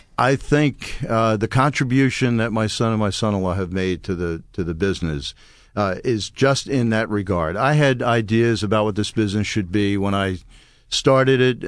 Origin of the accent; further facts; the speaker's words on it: Brooklyn, New York, United States; You know, I think the biggest thing growing up in Brooklyn was television at the time.